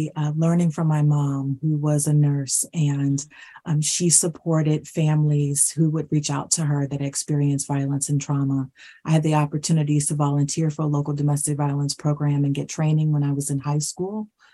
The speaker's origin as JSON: {"language": "English", "region": "Ohio", "country": "United States", "said": "to be able to work both in my home state of Ohio, where I'm from, in the DC metro area, nationwide"}